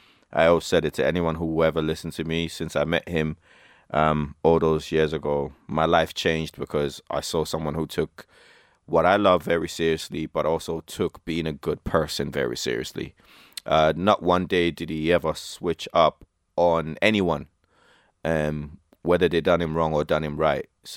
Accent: Shannon, County Clare, Ireland; It is about growing up in Shannon, County Clare. And it is about being a first generation immigrant and making my way through teenage life and the complications of being from the diaspora while also hanging on to what it means to be Irish in 2001 and beyond

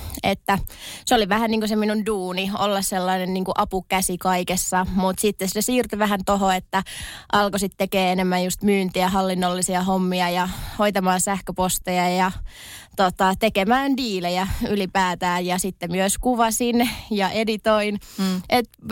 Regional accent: Tornio, Lapland, Finland; ja minä tuun Torniosta. 23-vuotias tänä vuonna, mietin, kuin tarkasti tässä nyt pitää kertoa, mutta tosiaan Torniosta kotoisin

